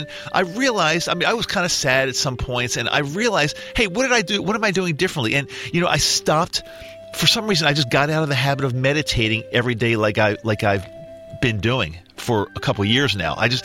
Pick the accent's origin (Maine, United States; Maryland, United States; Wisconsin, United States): Maryland, United States; Terry is from Maryland, my home state of Maryland.